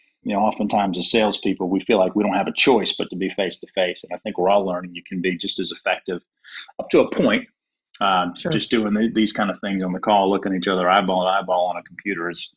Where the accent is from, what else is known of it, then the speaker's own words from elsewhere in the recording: Durham, North Carolina, United States; I grew up in Durham.